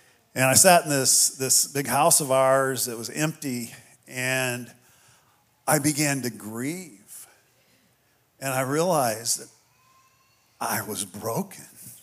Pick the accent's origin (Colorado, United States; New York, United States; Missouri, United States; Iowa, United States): Missouri, United States; Kansas City; My pastor, I'm from Kansas City. Christy's from Atlanta. Now, when I say Kansas City, I know what you're thinking.